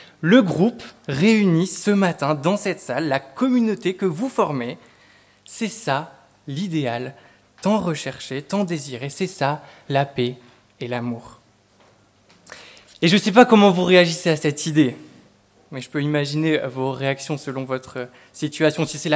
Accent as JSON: {"language": "French", "town": "Beauvallon", "region": "Auvergne-Rhône-Alpes", "country": "France", "tie": "born or raised there", "said": "Mais nous venons ce matin de Beauvallon, un petit village pas loin d'ici, dans lequel j'ai grandi."}